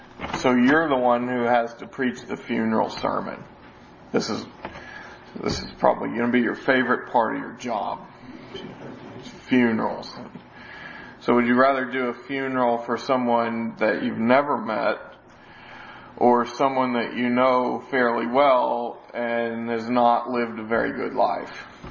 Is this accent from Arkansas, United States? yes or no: yes; Arkansas, United States; Remember, I'm from Arkansas.